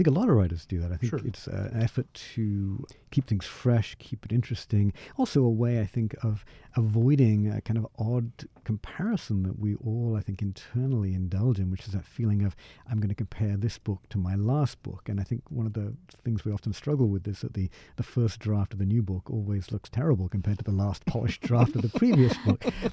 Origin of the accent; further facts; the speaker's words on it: England, United Kingdom; Well, I grew up in England.